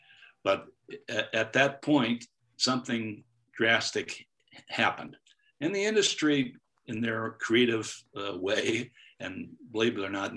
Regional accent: United States; I am an American, and the book I wrote is from an American point of view.

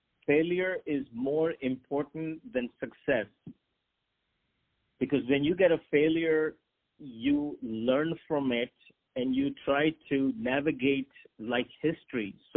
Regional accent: Pakistan; moved away; also born or lived in Hong Kong / China / Japan; And I'm from Pakistan. So Pakistan has a lot of doctors, as you may know. But I lived overseas.

